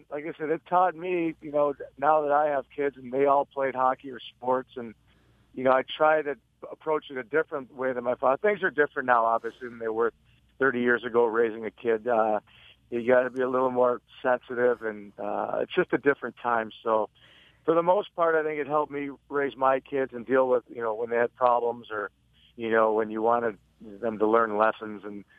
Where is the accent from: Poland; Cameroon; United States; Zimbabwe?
United States; Chicago, Illinois; it was in a park out about two blocks away from my house, a city called Evergreen Park, just on the border of Chicago in the suburbs.